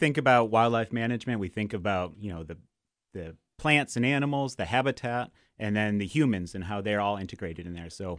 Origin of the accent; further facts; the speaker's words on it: Connecticut, United States; So I'm from Northwestern Connecticut, and people tend to think of Connecticut as a suburb of New York City, but where I grew up, it was pretty rural.